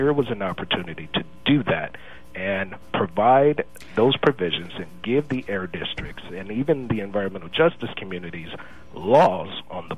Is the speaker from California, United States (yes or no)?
yes; Los Angeles, California, United States; I'm a person of color. I grew up in an environmental justice community. I grew up in Watts, Los Angeles, and I had asthma as a child growing up